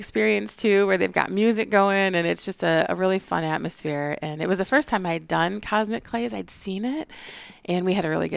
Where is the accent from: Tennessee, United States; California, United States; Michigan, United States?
Michigan, United States; Rochester Hills; Grew up in the Metro Detroit area. I'm from Rochester Hills. But I kind of absconded at around 18, headed up here.